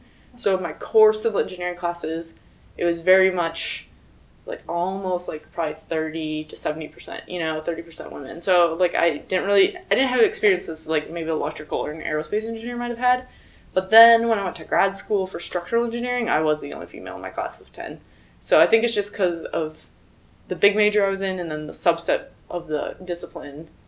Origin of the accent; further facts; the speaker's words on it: Midwest, United States; So, growing up in the Midwest, I think the East and West Coast cultures are much different